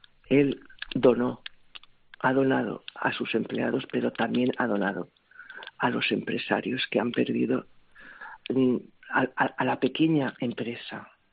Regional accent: Valencian Community, Spain; O valencianos de España.

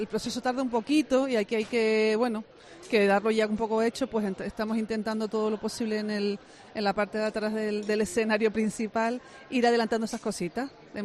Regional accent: Tenerife, Canary Islands, Spain

